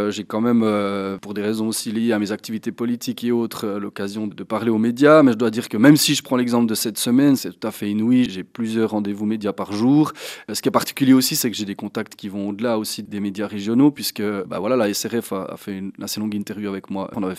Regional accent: Switzerland; on a la chance en tant que Suisse, comme on est très très peu, à avoir une visibilité particulière.

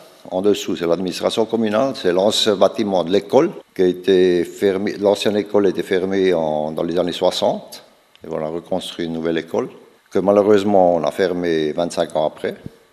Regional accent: Jura, Switzerland; L'origine, je viens de Rockenburg. C'est Bas-le-Campagne, anciennement district de Delémont.

